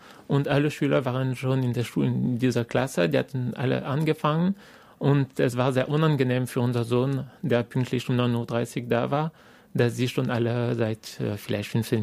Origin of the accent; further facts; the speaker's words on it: France; now in Austria; also versuche ich als Franzose in Österreich zu haben